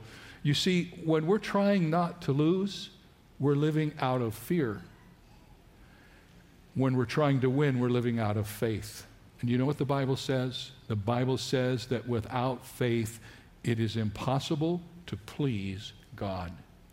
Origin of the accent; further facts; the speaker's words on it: Cedarville, Ohio, United States; I grew up in Ohio in a rural area called Cedarville. When I moved there, I was in the seventh grade